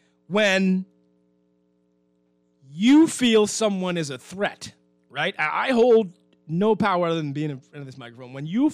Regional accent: Eleuthera, Bahamas; I want to go back to Eleuthera, back to my hometown.

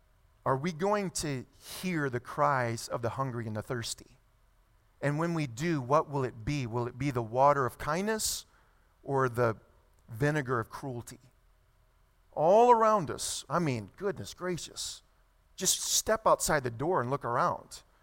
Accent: Louisiana, United States; moved away as an adult; Most of you know I came from Louisiana before I moved out here.

